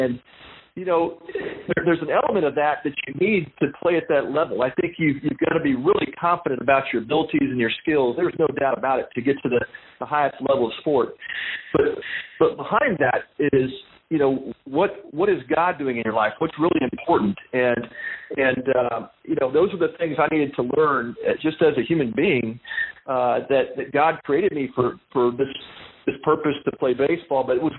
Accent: Texas, United States; I was raised in Texas. So, you know, I've always thought, you know, Catholics were Catholics, Jews were Jews, and most Texans were Baptists.

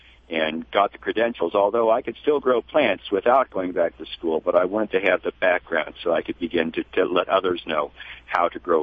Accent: Kansas, United States; born there; I was born in Kansas

